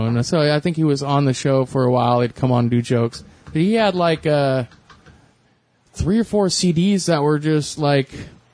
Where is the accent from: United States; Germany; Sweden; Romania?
United States; Savannah, Georgia; Yeah, I'm from Savannah.